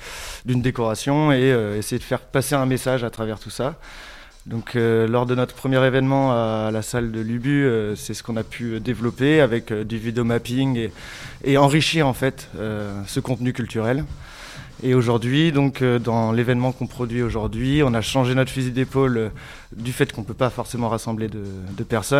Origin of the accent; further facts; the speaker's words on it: Rennes, Brittany, France; donc je suis rennais, architecte de profession